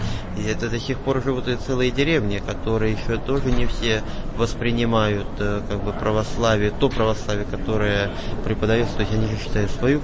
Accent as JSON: {"language": "Russian", "region": "Tula Oblast", "country": "Russia", "lives_now": "Pechora, Russia", "said": "город Печора. Служу там 2 года всего. Сам я туляк, приехал из Тульской области туда"}